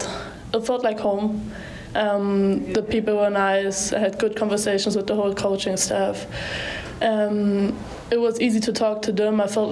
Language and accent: English; Berlin, Germany; now in McCook, United States; I mean, I'm from Berlin. It's a big city. Coming to a small town like McCook was a big change